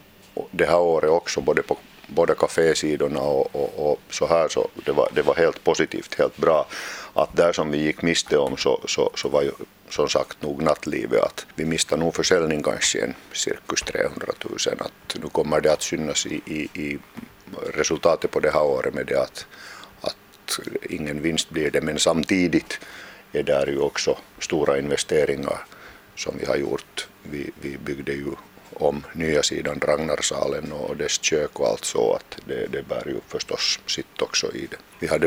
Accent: Hanko, Uusimaa, Finland; Det är min hemstad

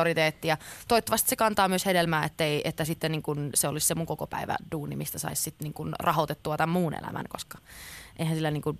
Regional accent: Pietarsaari, Ostrobothnia, Finland; Olen 22-vuotias artisti ja olen kotoisin Pietarsaaresta.

